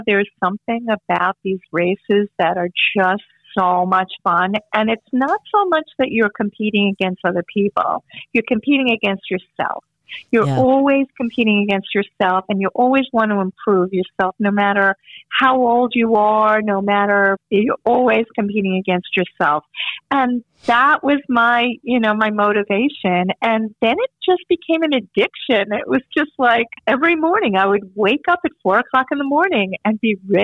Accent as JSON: {"language": "English", "town": "Long Beach", "region": "New York", "country": "United States", "tie": "born or raised there", "said": "I grew up in Long Beach, Long Island, and it's flat there. I mean, completely flat."}